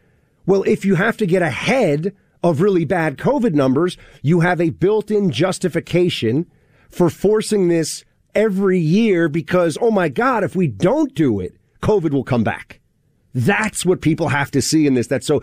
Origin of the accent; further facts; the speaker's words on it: New York, United States; it's destroying my hometown. I mean, imagine if, I know that Nashville is a lib city, but there's enough red there that it can't get so crazy. The problem with New York